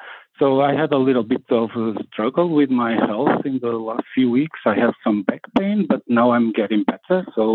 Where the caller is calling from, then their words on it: Portugal; I'm calling from Portugal. Yeah, I'm calling from Portugal.